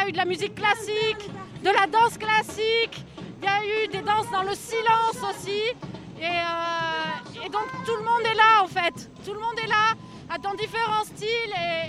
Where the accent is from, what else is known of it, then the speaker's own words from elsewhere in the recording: Bordeaux, Nouvelle-Aquitaine, France; Alors moi je connais pas Lille, je viens de Bordeaux en fait.